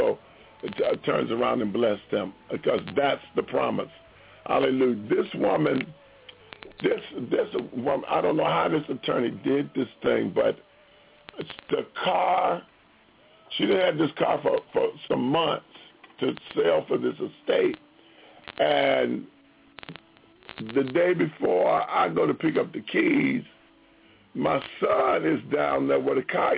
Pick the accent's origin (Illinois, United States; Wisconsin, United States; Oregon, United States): Illinois, United States; Chicago; I know this lawyer don't know I'm from the west side of Chicago. She don't know that I'm from Al Capone's neighborhood.